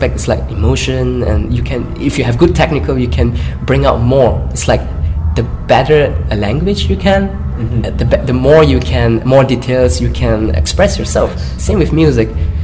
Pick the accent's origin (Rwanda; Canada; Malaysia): Malaysia; now in Tübingen, Delaware, United States; I come from Malaysia.